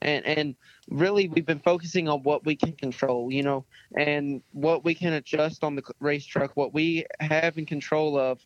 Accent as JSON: {"language": "English", "town": "Louisville", "region": "Kentucky", "country": "United States", "said": "I'm from Louisville, Kentucky. I'm 20 now, so I've been doing it about 13 years."}